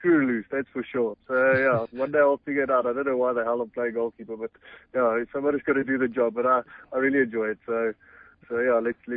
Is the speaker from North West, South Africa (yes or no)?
yes; Rustenburg, North West, South Africa; first language Afrikaans; English is a second language; I grew up in the Platteland in Rustenburg